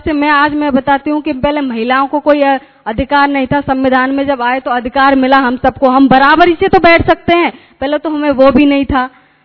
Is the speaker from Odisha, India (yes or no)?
no; Bharatpur, Rajasthan, India; मैं भरतपुर से आती हूँ